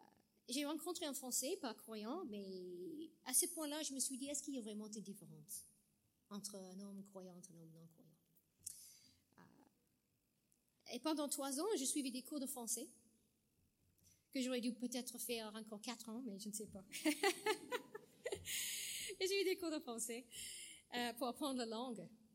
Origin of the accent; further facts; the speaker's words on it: San Diego, California, United States; born there; French is a second language; je suis née à San Diego. J'ai passé mon enfance dans une famille protestante, dans une église presbytérienne, toujours entourée par les autres chrétiens.